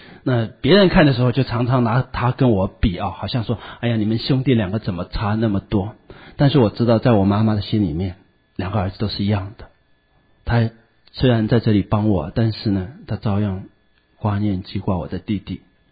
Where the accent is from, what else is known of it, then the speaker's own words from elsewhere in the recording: China; 我们中国人虽然没有母亲节，但是我们中国人也一直都很知道母爱的这个伟大啊